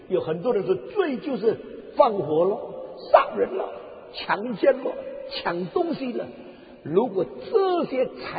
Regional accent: China; 我们中国人描写一个人不像样的时候用两种话来描述。

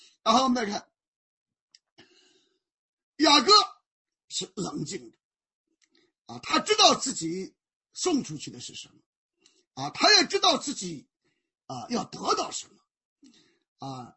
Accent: China; 我说我们中国人研究智慧研究战略是36计

